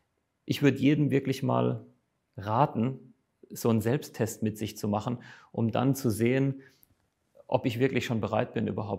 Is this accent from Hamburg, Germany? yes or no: no; Neustadt, Rhineland-Palatinate, Germany; Ich komme aus Rheinland-Pfalz, aus einem schönen Neustadt